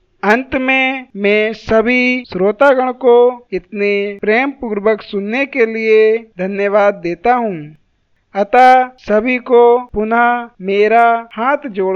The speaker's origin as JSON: {"language": "Hindi", "town": "Paintiya", "region": "Uttar Pradesh", "country": "India", "tie": "born or raised there", "said": "मैं उत्तर प्रदेश के जिला संभल में स्थित ग्राम पैंतिया का मूल निवासी हूँ"}